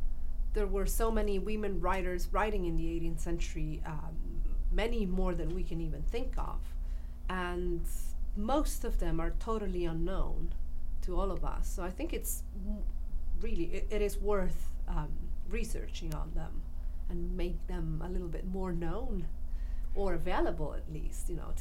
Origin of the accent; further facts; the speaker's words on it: Italy; first language Italian; English is a second language; However, being Italian, my native language, and not English, I feel much more comfortable translating into Italian